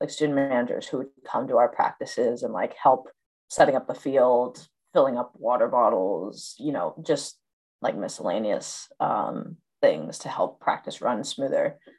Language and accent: English; Austin, Texas, United States; Austin, Texas. Right. And so, like, Austin is fairly white, but, like, there's definitely, like, pockets of mostly, like, Latinx people, but there's also pockets of Black people. But I lived in, like, a super white suburb